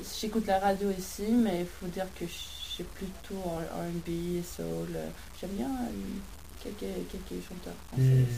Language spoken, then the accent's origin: French; Gothenburg, Västra Götaland, Sweden; French is a second language; Göteborg.